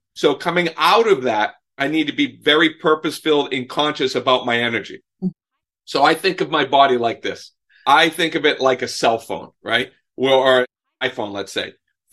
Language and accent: English; Boston, Massachusetts, United States; I'm from Boston. I never was able to shut down my brain.